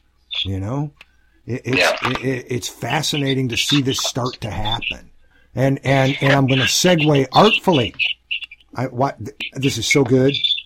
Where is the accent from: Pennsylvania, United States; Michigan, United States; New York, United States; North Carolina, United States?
Michigan, United States; Ann Arbor; because of the ideals I grew up with just outside of Detroit, Ann Arbor, in the late 60s and 70s